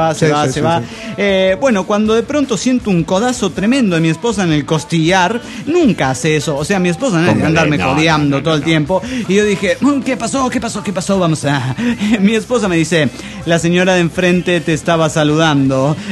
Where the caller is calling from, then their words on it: Avellaneda, Santa Fe, Argentina; Yo vine acá reportándome desde Avellaneda, Santa Fe, Argentina.